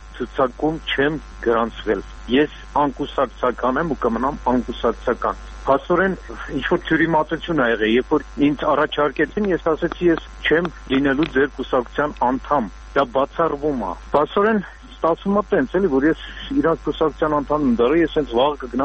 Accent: Yerevan, Armenia; Ես ազատ երևանցի եմ

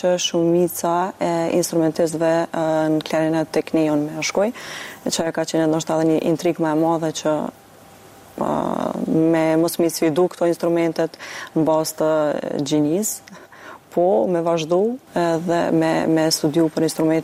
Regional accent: Prizren, Prizren District, Kosovo; jam klarinetiste nga Prizreni

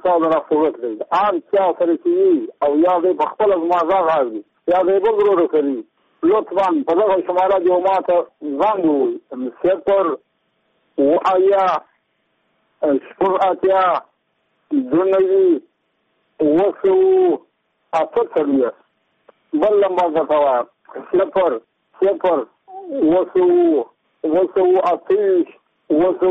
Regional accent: Muqur, Badghis, Afghanistan; زه په خپله د بادغیس ولایت یم د مقر د ولسوالۍ یم.

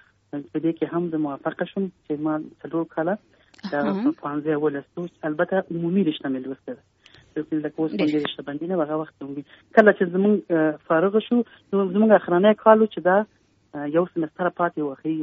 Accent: Kabul, Afghanistan; ما زه په کابل کې پیدا یم، په 1993 کال کې پیدا یم.

